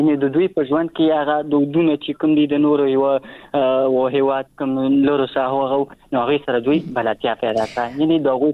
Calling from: Achin, Nangarhar, Afghanistan; در سره تماس کیم د ننګرهار ولایت اچینو لسوالینه

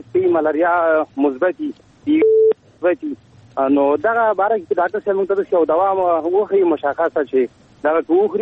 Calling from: Jalalabad, Nangarhar, Afghanistan; د جلال اباد د ښار نه

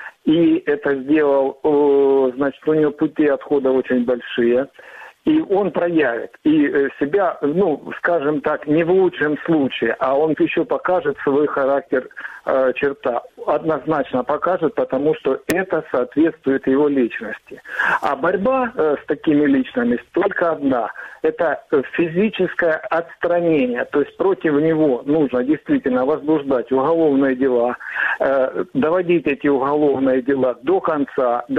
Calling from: Rubizhne, Luhansk Oblast, Ukraine; я из города Рубежного, Луганская область.

